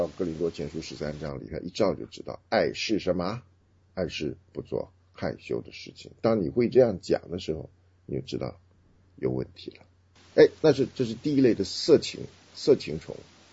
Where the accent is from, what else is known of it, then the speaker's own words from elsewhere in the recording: China; 因为我们中国人所说的这个愚昧呢，就是说一个人笨的意思。